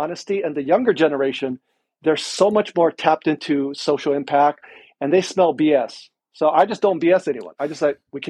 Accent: Mililani, Hawaii, United States; I'm originally from Oahu.

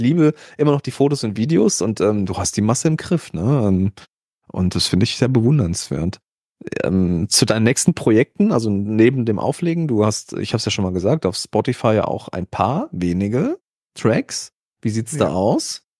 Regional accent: Germany; ich bin Deutscher.

